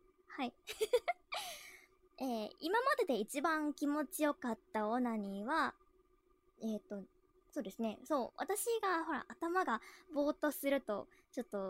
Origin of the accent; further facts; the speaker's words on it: Saitama, Japan; 出身地は埼玉で、新人声優です。